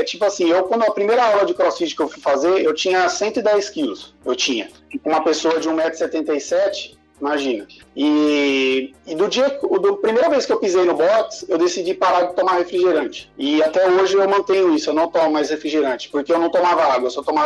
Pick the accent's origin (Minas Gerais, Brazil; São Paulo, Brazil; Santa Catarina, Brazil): São Paulo, Brazil; Ah, eu sou nascido e criado em São Paulo, né? Na periferia de São Paulo, na Zona Leste, lá em Itaquera. Então, eu sempre fui criado na rua, cara.